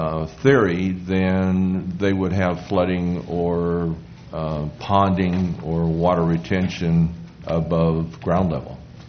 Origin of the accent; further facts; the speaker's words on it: Salinas, California, United States; and I'm from the Salinas area.